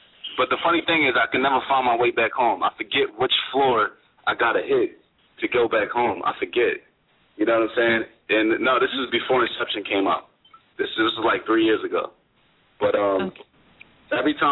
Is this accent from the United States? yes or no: yes; Philadelphia, Pennsylvania, United States; I'm sorry … I'm from Philly.